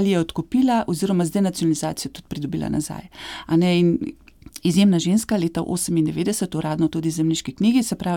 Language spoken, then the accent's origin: Slovenian; Škofja Loka, Upper Carniola, Slovenia; Prihajam iz Škofje Loke, torej srednjeveškega mesta, slikovitega mesta